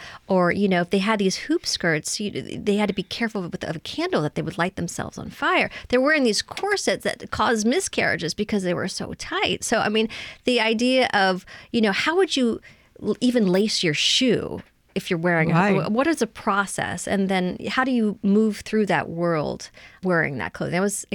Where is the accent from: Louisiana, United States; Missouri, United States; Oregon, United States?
Louisiana, United States; New Orleans; So as a mother-daughter team living in New Orleans, growing up in New Orleans, we know what's authentic and a description of New Orleans.